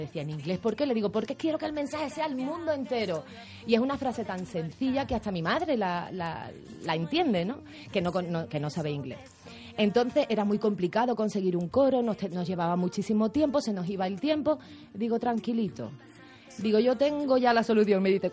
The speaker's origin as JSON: {"language": "Spanish", "region": "Andalusia", "country": "Spain", "said": "Soy muy andaluza, muy pasional"}